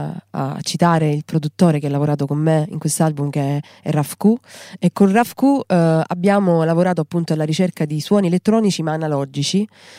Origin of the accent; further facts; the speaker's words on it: Apulia, Italy; vivendo nella mia terra, che è una terra molto lenta, dove c'è una luce appunto molto calda, probabilmente ovviamente insomma quest'area che respiro nel Salento